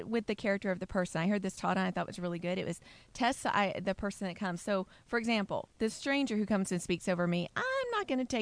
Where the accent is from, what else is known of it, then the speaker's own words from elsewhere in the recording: the South, United States; I feel like that means we, as a Southerner, we want to secede from the Union.